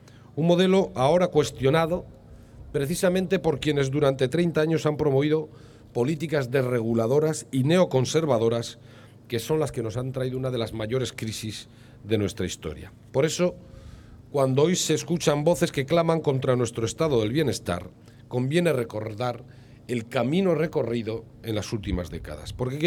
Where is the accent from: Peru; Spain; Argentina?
Spain; Basque Country; nos conozca también por nuestras ciudades, por nuestra Green Capital vitoriana